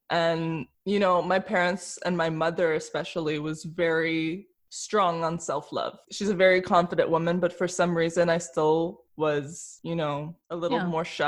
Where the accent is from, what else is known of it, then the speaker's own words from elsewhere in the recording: Canada; first language French; English is a second language; now in Switzerland; My background, like, I'm a French Canadian. So my first language is actually French, but it's funny because here in Switzerland, my French is completely different. So I tend to just say I'm Canadian here. So I'm living in Switzerland.